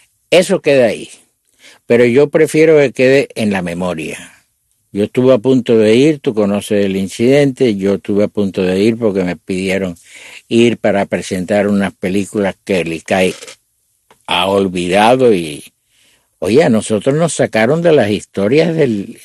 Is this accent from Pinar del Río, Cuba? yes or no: no; Havana, Cuba; La Habana es la ciudad donde yo nací, donde yo me crié.